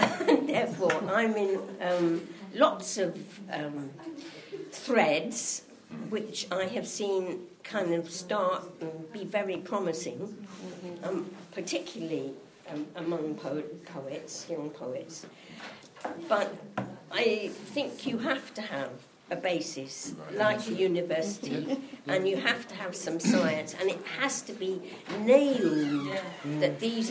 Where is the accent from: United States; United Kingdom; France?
United Kingdom; London; And I'm from West London.